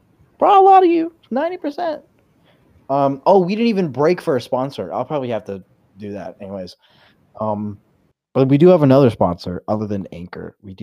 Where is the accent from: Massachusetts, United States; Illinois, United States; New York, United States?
New York, United States; Brooklyn; it's just like I was a little girl, black girl, growing up in Brooklyn.